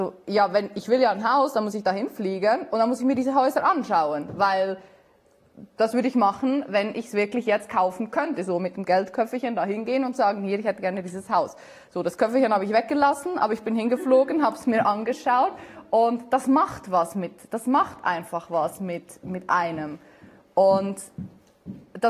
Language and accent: German; Switzerland; Ich bin Schweizerin und ja. Wir gehören ja nicht zur EU.